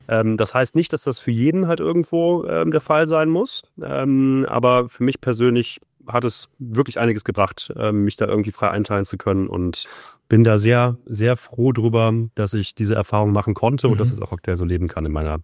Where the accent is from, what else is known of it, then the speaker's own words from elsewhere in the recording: Cologne, North Rhine-Westphalia, Germany; born there; als gebürtiger Kölner war ich das eigentlich auch jedes Jahr.